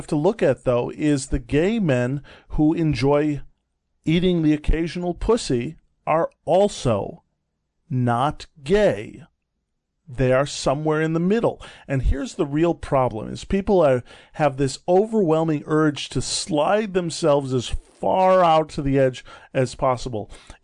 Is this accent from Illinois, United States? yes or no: yes; Chicago, Illinois, United States; We're from Chicago